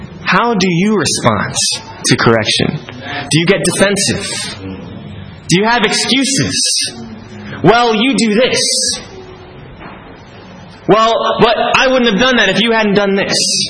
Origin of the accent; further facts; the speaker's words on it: United States; saying that because you're American. I want to tell you here and now, I am not positive because I am American.